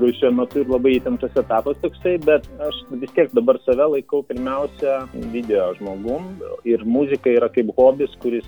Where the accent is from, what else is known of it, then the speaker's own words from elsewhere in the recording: Dzūkija, Lithuania; mes esam Dzūkai, girų karaliai